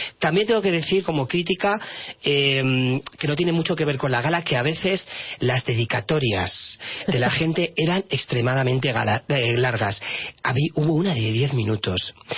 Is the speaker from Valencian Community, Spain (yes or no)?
no; Málaga, Andalusia, Spain; que estando como malagueño además, que soy, y actor malagueño